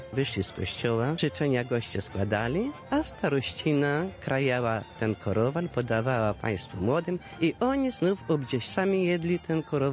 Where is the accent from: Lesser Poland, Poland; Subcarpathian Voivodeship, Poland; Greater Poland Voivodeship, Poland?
Subcarpathian Voivodeship, Poland; Wólka Grodziska; jestem z Wólki Grodziskiej.